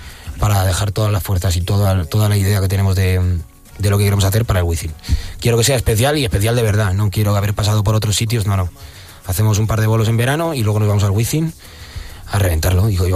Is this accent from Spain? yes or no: yes; Toledo, Castilla-La Mancha, Spain; Somos de, los que somos de Toledo, yo creo que saben por qué lo digo. Es un poco, al final, como en cualquier sitio, pero sí, no es un pueblo, pero no es una ciudad muy grande. Nos conocemos todos.